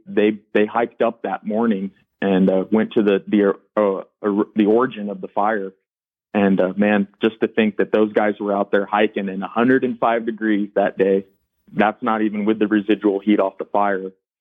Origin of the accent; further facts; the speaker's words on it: Yarnell, Arizona, United States; I grew up in Yarnell. Parents bought a home here in 1980. I was always going back and forth between Yarnell, but was currently living here in 2013.